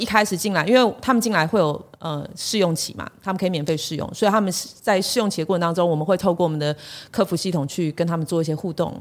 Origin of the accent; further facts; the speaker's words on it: Kaohsiung, Taiwan; 我高雄人。